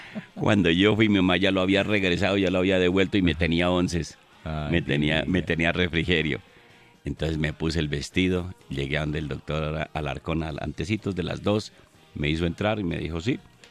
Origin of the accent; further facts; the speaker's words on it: Colombia; de nosotros los provincianos y de los colombianos